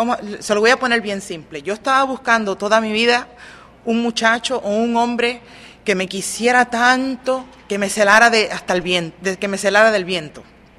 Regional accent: Puerto Rico; yo fui criada con mi mamá, somos puertorriqueños

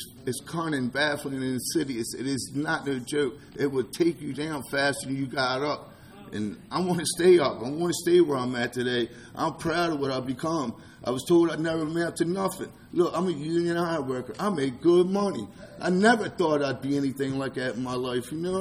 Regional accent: Baltimore, Maryland, United States; You know, like I said, I'm from Baltimore. It's rough up in Baltimore. I mean, it's really getting bad now for all the gangs and all, but, you know, I still love it there. It's my home. It's where I grew up.

